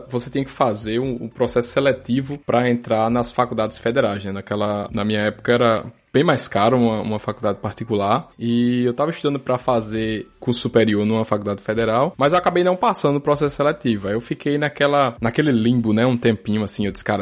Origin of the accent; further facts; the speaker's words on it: João Pessoa, Paraíba, Brazil; Eu sou de lá, sou nascido e criado em João Pessoa, na Paraíba. Eu morei a minha vida inteira lá.